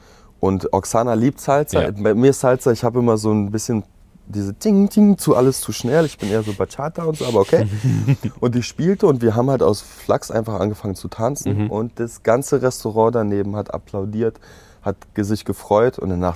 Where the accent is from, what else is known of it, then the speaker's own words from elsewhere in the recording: Poland; die ist auch Polin, ich bin auch Pole